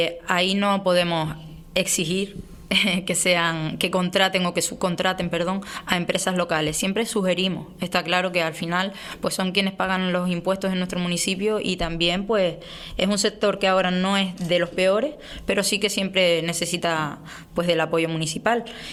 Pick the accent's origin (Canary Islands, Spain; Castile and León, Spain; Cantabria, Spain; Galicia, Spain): Canary Islands, Spain; Pinolere; yo llevo los barrios de Barroso, Colombo y Pinolere, pero yo soy de Pinolere.